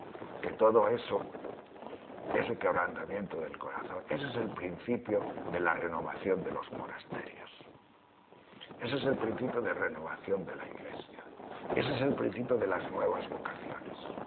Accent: León, Castile and León, Spain; Yo cuando era pequeño, allá por el año 43 o 44 en mi pueblo de León, que hacía muchísimo frío y mucha nieve

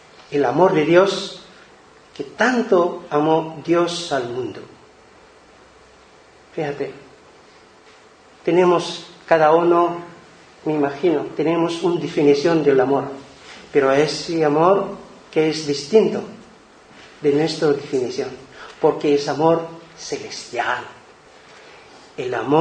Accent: Mindanao, Philippines; Soy de Mindanao, más de allá, para Malasia, nuestros hermanos musulmanes

